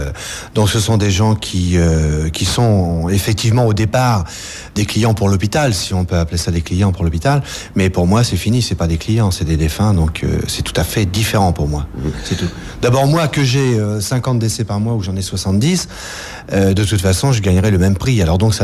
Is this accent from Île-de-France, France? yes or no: yes; Paris, Île-de-France, France; born there; j'étais abandonné dès ma naissance, en 1948. Je suis né en 48, dans Paris 18e, rue Carpeau, exactement, et j'étais abandonné là.